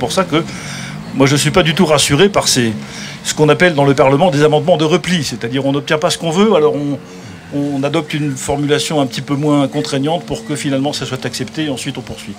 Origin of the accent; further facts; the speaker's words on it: France; parce que moi je suis français, je suis pas américain